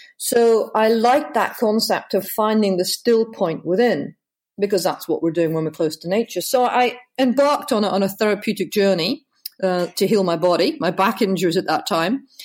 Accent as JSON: {"language": "English", "region": "North West England", "country": "United Kingdom", "tie": "born there", "said": "I was born in Cumbria, and my parents were both mountaineers."}